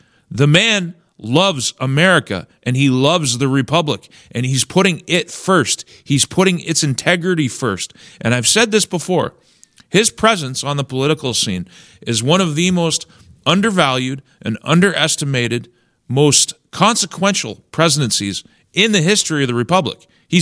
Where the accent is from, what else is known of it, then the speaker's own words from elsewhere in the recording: Canada; Now, I'm a Canadian. I was born in Canada. I've been here my entire life.